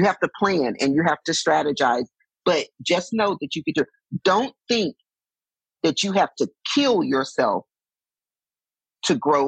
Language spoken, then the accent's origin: English; Texas, United States; I just heard myself say, y'all, I'm from Texas.